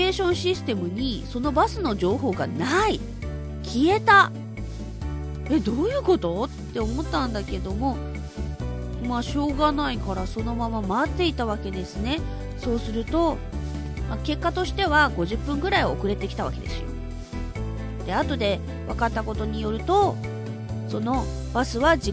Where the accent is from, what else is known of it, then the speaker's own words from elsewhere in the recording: Fukuoka, Japan; 博多っ子の